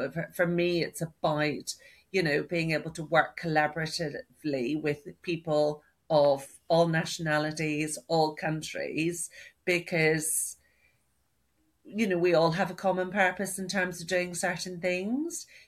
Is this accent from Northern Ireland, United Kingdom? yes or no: yes; Northern Ireland, United Kingdom; growing up in Northern Ireland and all the things that happened around then and during that time.